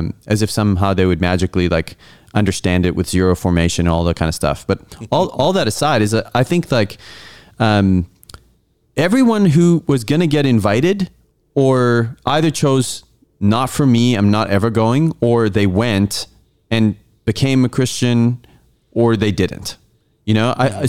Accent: South Africa; moved away; Because I was born and raised in South Africa.

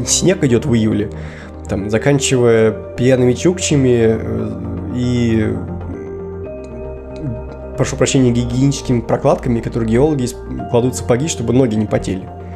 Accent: Moscow, Russia; Я москвич, вот, и это на самом деле как клеймо, можно сказать, такое негативное. То есть, я городской, я даже на даче в детстве жить не любил летом.

